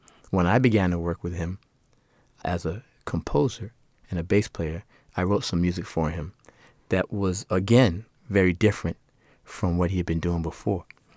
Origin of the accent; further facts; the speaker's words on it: New York, United States; So, of course, I choose aggressive, you know, because I'm from New York.